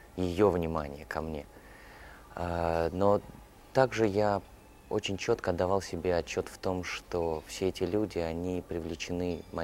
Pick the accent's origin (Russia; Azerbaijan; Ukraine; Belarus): Russia; Saint Petersburg; в моем родном городе, в Питере